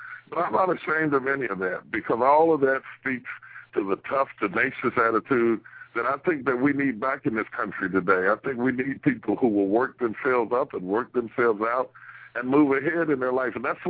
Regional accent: West Virginia, United States; The fact that I am from West Virginia and I started with 10 people gives me balance today

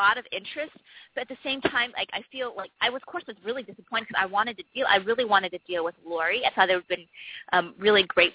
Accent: United States; born there; first language Chinese; And I was born in the United States shortly thereafter. They don't speak English fluently. And so I grew up speaking Chinese at home with them

